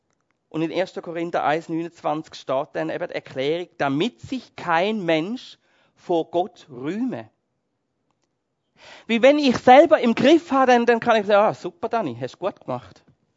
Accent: Switzerland; Irgendwie geht uns doch das als Christen, als Schweizer gegen den Strich, oder?

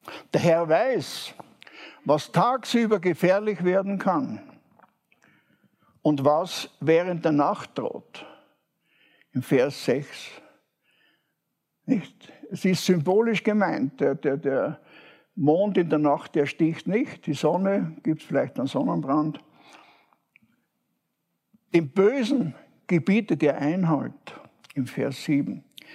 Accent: Austria; now in Switzerland; Ich bin kein Schweizer. Ich bin Österreicher.

